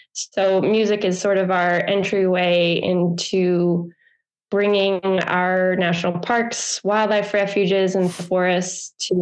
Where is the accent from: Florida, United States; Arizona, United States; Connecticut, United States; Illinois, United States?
Connecticut, United States; So growing up in Connecticut, I know someone's first impression of Connecticut is probably like Greenwich